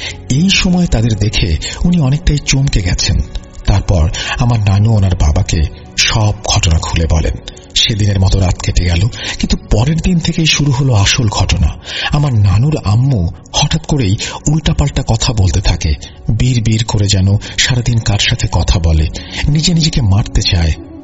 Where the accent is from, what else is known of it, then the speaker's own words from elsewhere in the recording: Chittagong Division, Bangladesh; আমার বাড়ি কুমিল্লা জেলার মনোহরগঞ্জ উপজেলার কোন এক গ্রামে।